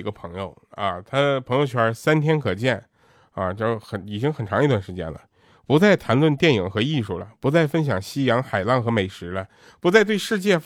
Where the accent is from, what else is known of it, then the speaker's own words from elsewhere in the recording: Northeast China, China; accent: Northeastern Mandarin; 我说我心我也没有口音呢。他说那你这个口音都是随谁呢？我说我不知道啊，我们那边都这么说话